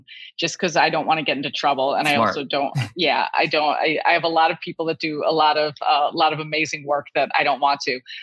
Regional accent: Chicago, Illinois, United States; I think I'm born and raised in Chicago

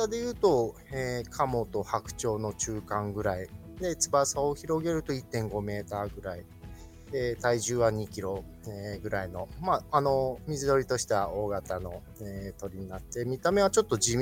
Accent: Pakistan; also born or lived in Nairobi, Kenya; 海外で、小学校はパキスタンという国で育ちました。

